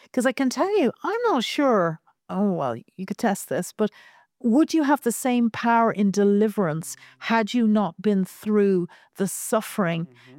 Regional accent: Ireland; Although as an Irish woman, potato is always a good thing.

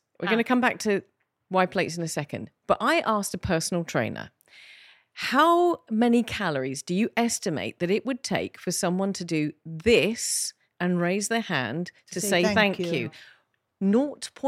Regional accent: United Kingdom; now in Malta; I am British and in the UK, just British born, now Maltese

